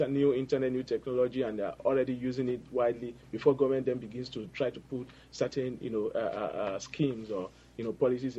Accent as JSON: {"language": "English", "country": "Nigeria", "said": "I can relate to it as a Nigerian"}